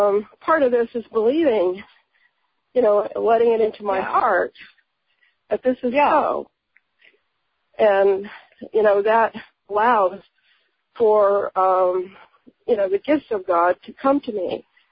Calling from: Massachusetts, United States; I'm calling from Massachusetts.

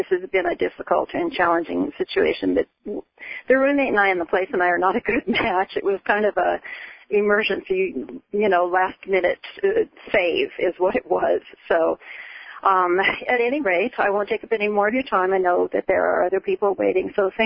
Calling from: Sedona, Arizona, United States; I'm calling from Sedona, Arizona.

